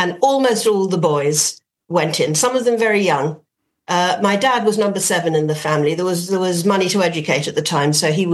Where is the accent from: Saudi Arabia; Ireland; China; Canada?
Ireland; Dublin, Leinster; accent: Dublin; And Dublin in those days, as you can hear from my accent, I shouldn't be telling you.